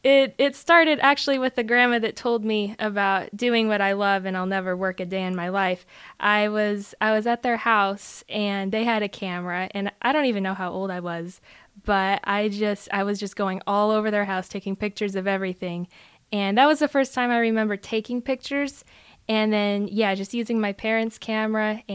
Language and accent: English; Waldron, Arkansas, United States; Yeah, so I've always lived in Waldron, the same house, and it is a very tiny town of about 3,500 people. Mm. So definitely have lived the small town life.